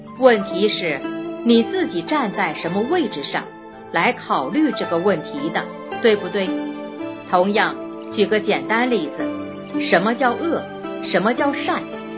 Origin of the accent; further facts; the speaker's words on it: China; 这就是符合我们中国人讲的叫中庸之道